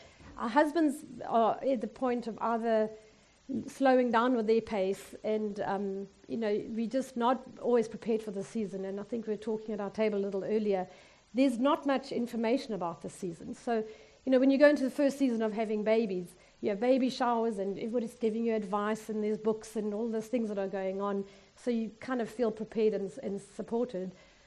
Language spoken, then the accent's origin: English; South Africa; moved away as an adult; now in United States; I was raised in South Africa, but I've been here almost 24 years. So my parenting has mostly happened here. So even though the accent is not that southern, I am fully American.